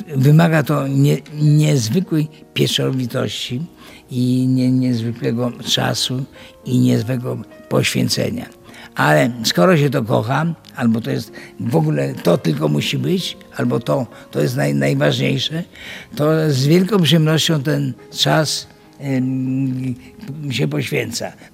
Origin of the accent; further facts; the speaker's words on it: Grodno, Grodno Region, Belarus; also born or lived in Białystok; Tak naprawdę jestem z Grodna, ale w Białymstoku moje były pierwsze zmagania z muzyką, pierwsze studia